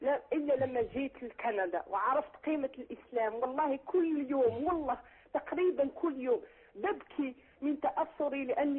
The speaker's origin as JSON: {"language": "Arabic", "country": "Algeria", "lives_now": "Montreal, Canada", "said": "أنا جزائرية وساكنة بكندا في مونتريال."}